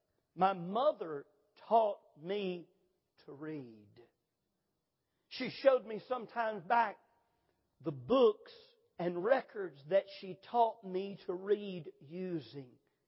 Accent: United States; I was born and raised in America.

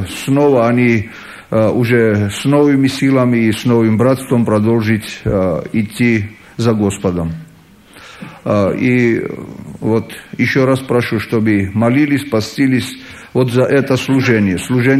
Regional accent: Georgia; Я из Грузии тоже, но не русский, грузин.

